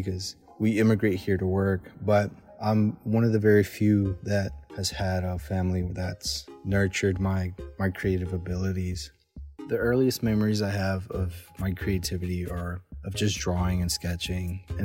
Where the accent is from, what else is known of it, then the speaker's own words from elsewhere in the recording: Guanajuato, Mexico; moved away; I'm originally from Guanajuato, Mexico, and I've spent here the majority of my life.